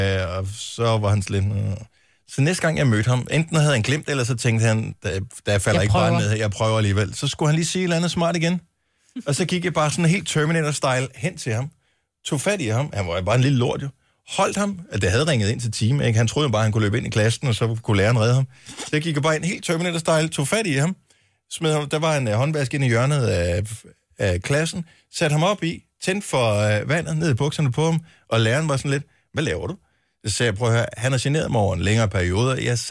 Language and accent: Danish; Esbjerg, Region of Southern Denmark, Denmark; born there; Dorte, hun er fra min fødeby i Esbjerg.